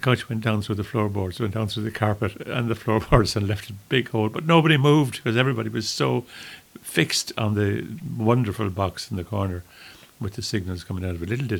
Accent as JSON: {"language": "English", "town": "Ballinamore", "region": "Connacht", "country": "Ireland", "tie": "born or raised there", "said": "there was plenty to do for a young lad growing up in Ballinamore."}